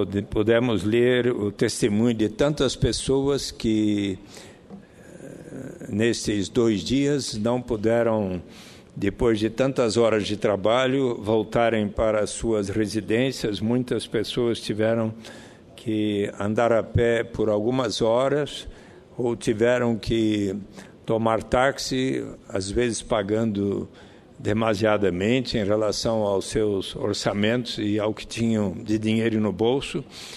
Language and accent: Portuguese; São Paulo, Brazil; born there; acontece na minha cidade, onde eu nasci, onde moro